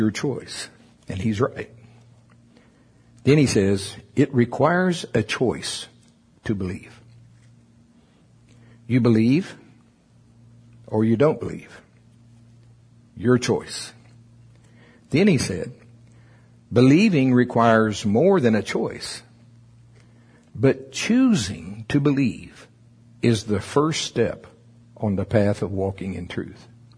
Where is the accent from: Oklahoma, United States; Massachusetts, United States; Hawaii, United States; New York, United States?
Oklahoma, United States; Shawnee; born there; See, I was born in Shawnee, Oklahoma. Yes, that is in Pottawatomie County.